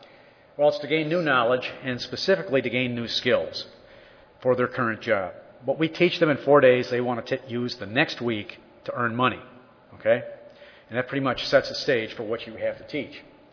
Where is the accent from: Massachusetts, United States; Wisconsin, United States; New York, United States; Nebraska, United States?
Wisconsin, United States; I'm from Wisconsin as well, but that had nothing to do with it.